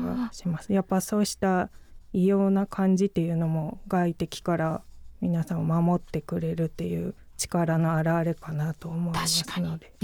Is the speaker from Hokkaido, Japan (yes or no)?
no; Fukuoka, Japan; now in Ota, Japan; 私あの福岡生まれ福岡育ちで実家がありますので。